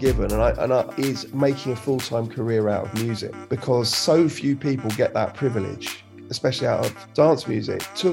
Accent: Crouch End, London, United Kingdom; I grew up in Crouch End in North London.

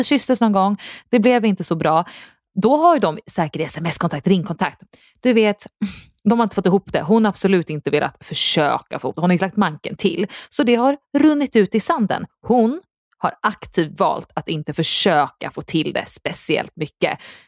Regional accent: Sweden; Hade vi varit hemma i Sverige hade jag ändå försökt att ta upp vår kontakt här i vår efter vi var på 3 dejter i höstas.

